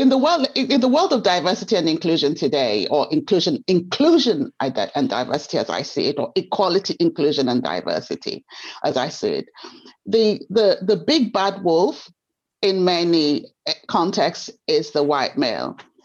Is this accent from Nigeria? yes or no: yes; Nigeria; I grew up in Nigeria. I'm Black and female.